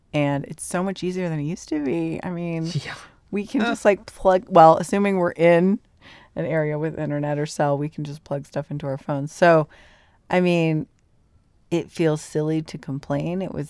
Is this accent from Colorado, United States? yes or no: yes; Boulder, Colorado, United States; Boulder's my hometown, so we've been going back there for ever since we've been together for almost 20 years, and of course I've been going back even longer than that.